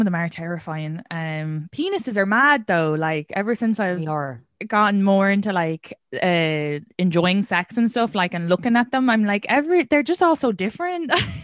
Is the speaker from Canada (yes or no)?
no; Ireland; And I was like, I'm Irish, okay?